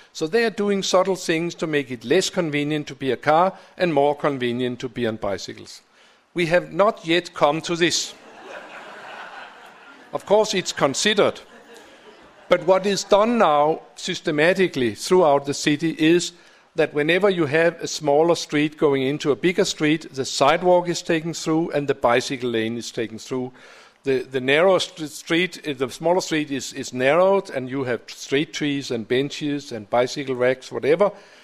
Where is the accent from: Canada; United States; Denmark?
Denmark; Copenhagen, Capital Region of Denmark; I'll invite you to my hometown of Copenhagen, which has definitely become a city of bicycling.